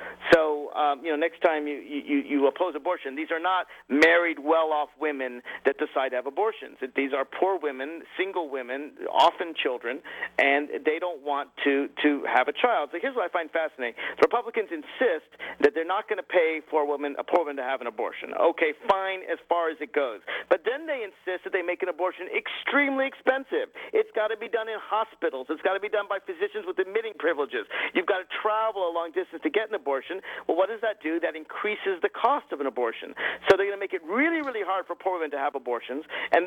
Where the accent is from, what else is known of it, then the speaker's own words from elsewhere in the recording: Virginia, United States; That's in my home state of Virginia, unfortunately.